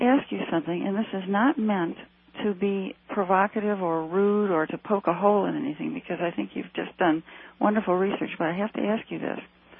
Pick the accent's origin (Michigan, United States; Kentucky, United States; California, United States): Michigan, United States; Detroit; It was so close to Detroit. I'm a Detroiter.